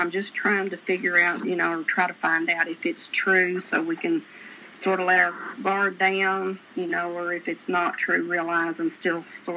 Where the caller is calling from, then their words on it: Florida, United States; I'm calling from Florida.